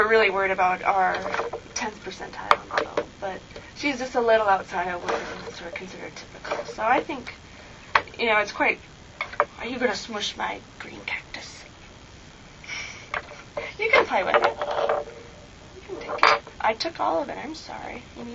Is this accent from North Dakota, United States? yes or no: yes; North Dakota, United States; I come from North Dakota where our vowels are a little bit different than they are in California.